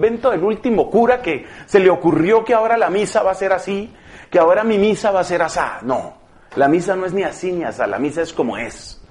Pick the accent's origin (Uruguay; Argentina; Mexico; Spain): Spain; Seville, Andalusia; Yo soy sevillano y estoy en esa cofradía.